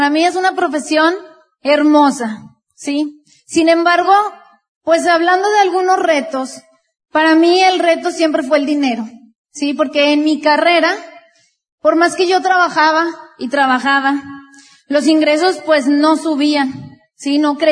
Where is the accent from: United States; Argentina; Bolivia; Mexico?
Mexico; Monterrey, Nuevo León; Bueno, pues … también de Monterrey, Nuevo León.